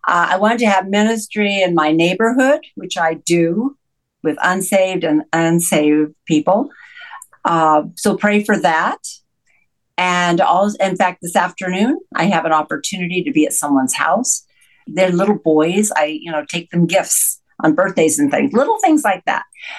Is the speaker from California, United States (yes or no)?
yes; California, United States; I grew up in Southern California, it was popular before it was popular.